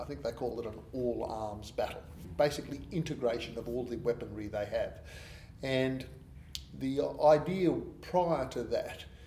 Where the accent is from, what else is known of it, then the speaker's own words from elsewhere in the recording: Australia; You know, we are living in Australia. We're Australian people. We're beneath the Southern Cross.